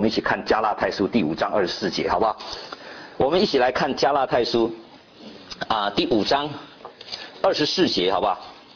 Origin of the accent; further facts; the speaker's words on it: China; 所以他每一个人就好像我们中国人一样哈，那个辈分哈